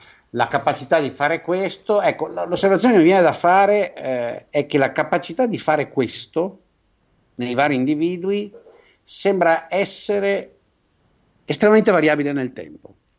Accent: Veneto, Italy; io da buon veneto

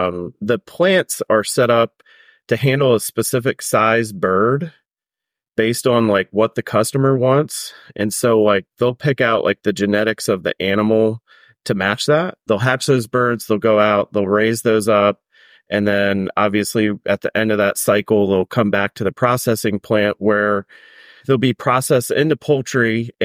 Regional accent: Maryland, United States; And so, you know, I grew up in Maryland, but not in the part of Maryland where they raise chickens.

